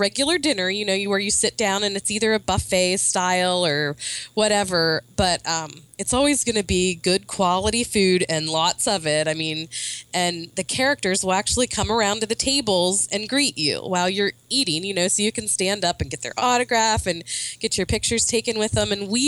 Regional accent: Pennsylvania, United States; And, you know, I'm from Pennsylvania and we don't eat greens here.

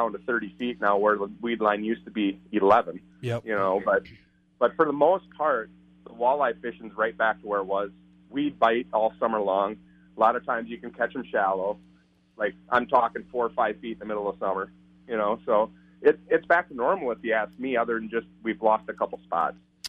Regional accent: United States; Well, you know, I grew up with zebra mussels growing up on the Mississippi River, you know, so I kind of knew what was going to happen.

